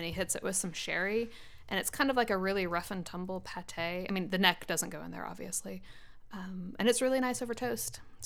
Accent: the South, United States; I'm from the South.

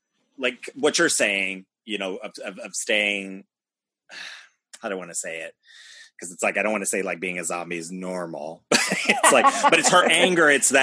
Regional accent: United States; obviously I grew up in America, I'm well aware of our history for the most part

